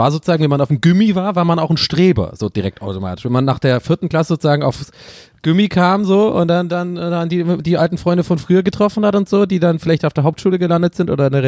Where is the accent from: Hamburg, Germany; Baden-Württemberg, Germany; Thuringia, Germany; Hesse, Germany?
Baden-Württemberg, Germany; Tübingen; So bei uns in Tübingen war das so.